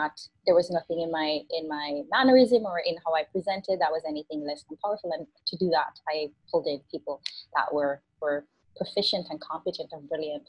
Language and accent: English; Spanish Town, Saint Catherine, Jamaica; I grew up in Jamaica. I grew up in Spanish Town, which isn't Negril or Montego Bay, or it's this this community that's unfortunately been associated with a lot of violence.